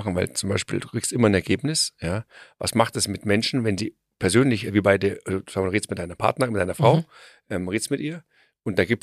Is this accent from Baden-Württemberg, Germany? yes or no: no; Bavaria, Germany; Ich bin aus Bayern.